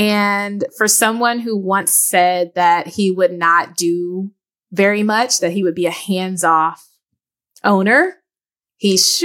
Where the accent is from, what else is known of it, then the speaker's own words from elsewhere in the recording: United States; I can't speak for global journalism. I'm an American.